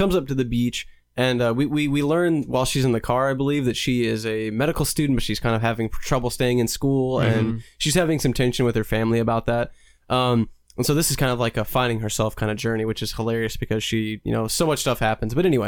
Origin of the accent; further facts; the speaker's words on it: Kentucky, United States; No, I'm from Kentucky, man.